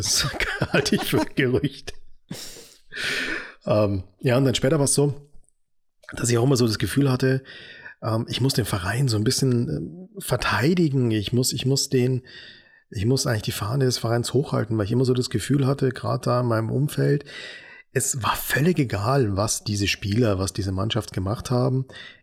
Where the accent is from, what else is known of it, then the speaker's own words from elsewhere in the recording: Munich, Bavaria, Germany; Ich habe ja gesagt, ich komme aus München.